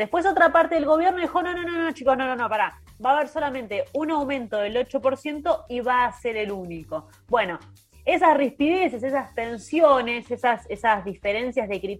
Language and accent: Spanish; Buenos Aires, Argentina; yo soy de Caballito